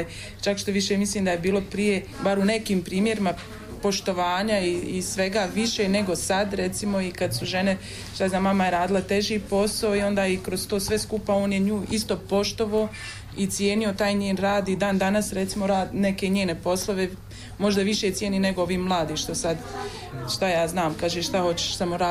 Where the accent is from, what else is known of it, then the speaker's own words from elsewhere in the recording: Slovenia; Pa ja sam rasla u Sloveniji.